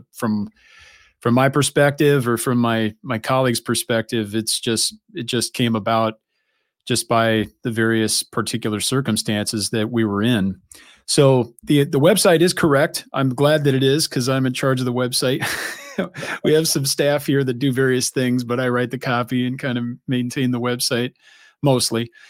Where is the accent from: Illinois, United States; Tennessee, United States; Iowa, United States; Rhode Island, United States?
Illinois, United States; Rockford; I grew up outside of Rockford, Illinois, which is north central, way far north, but more central Illinois, about an hour and a half away from here.